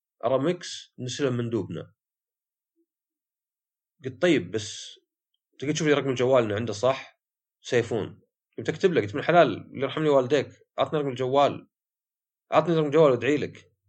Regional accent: Saudi Arabia; ويمكن هذه منتشرة عندنا في السعودية للأسف

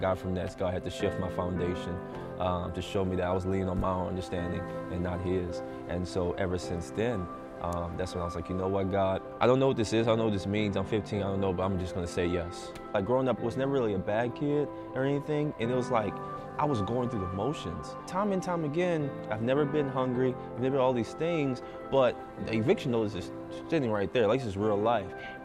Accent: New Orleans, Louisiana, United States; I'm 19 years old. I'm from New Orleans, Louisiana.

